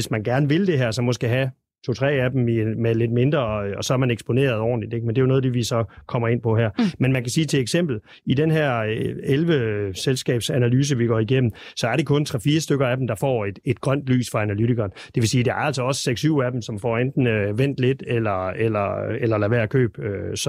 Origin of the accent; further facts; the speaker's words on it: West Jutland, Denmark; i øvrigt også en af mine første aktier, som vestjyde tilbage i 80-90'erne.